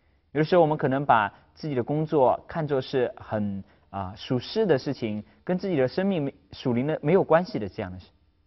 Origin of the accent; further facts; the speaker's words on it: China; 我们中国人也经常用这样的说人活着是有一口气。